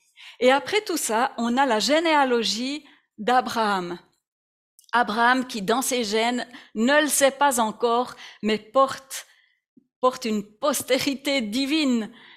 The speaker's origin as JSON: {"language": "French", "country": "Switzerland", "said": "Moi, en tant que Suisse, en tant que libre, j'ai des autorités, mais c'est pas des rois."}